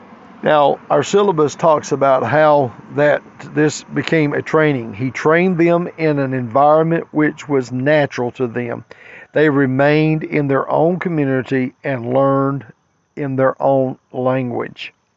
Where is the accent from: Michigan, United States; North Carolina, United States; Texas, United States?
North Carolina, United States; being that I'm from North Carolina, we have several major universities